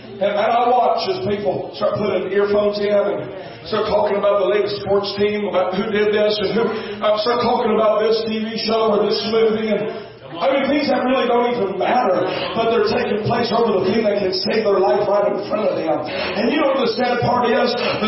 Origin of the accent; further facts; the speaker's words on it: Indiana, United States; now in Florida, United States; And I remember as a young boy, I grew up in Indiana, and we'd fly to Florida all the time.